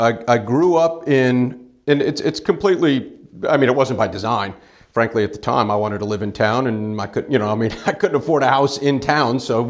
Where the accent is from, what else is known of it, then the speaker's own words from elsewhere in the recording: Sandy Springs, Georgia, United States; I grew up here in Atlanta, Sandy Springs.